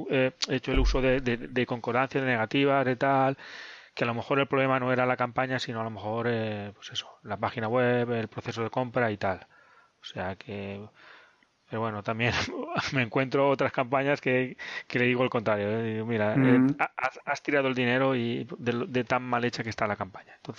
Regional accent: Alicante, Valencian Community, Spain; now in Valencia, Spain; en Valencia, que es donde resido actualmente. Me vine a Valencia porque yo soy de Alicante.

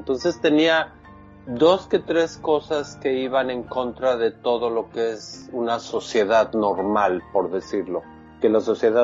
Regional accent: Mexico; now in London, United Kingdom; Aquí, fíjate, soy mexicano y enseño cine mundial en Londres.

